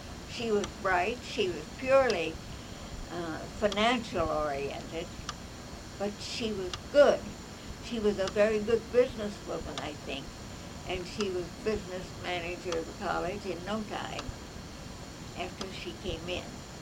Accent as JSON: {"language": "English", "town": "Anamosa", "region": "Iowa", "country": "United States", "said": "And I was from Anamosa, and they weren't very far apart."}